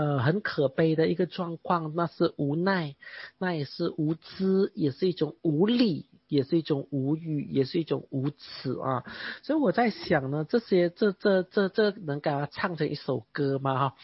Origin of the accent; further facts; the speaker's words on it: China; 所以呢身为中国人我们要有自信啊